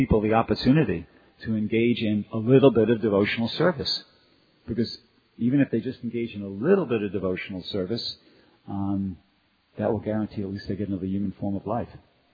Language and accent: English; New York, United States; I was born and raised in New York, and in New York they had this program where if you took driver's education, you can get your driver's license a year early.